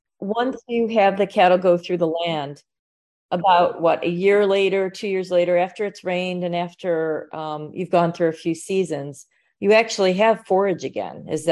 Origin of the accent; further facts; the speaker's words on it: Illinois, United States; I grew up in the Midwest, and I remember the beef just tasted so amazing. And I came out to California